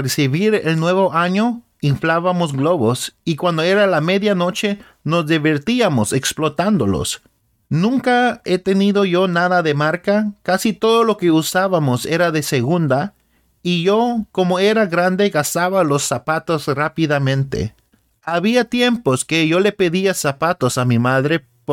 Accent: Los Angeles, California, United States; born there; Yo nací en la ciudad de Los Ángeles, California, en abril 9, 1994. Nací en el Evangelio.

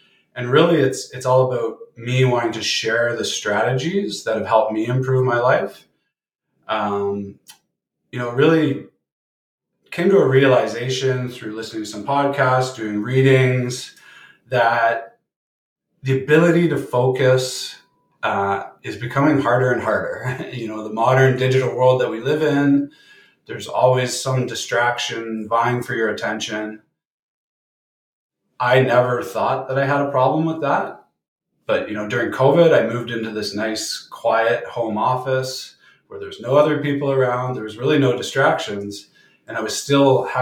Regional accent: Markham, Ontario, Canada; also born or lived in Thunder Bay; now in Lindsay, Canada; So I grew up in Markham, Ontario, but I've lived kind of all over the place. I spent 5 years in Thunder Bay before moving to Lindsay. My wife and I actually lived in Korea for a year teaching English.

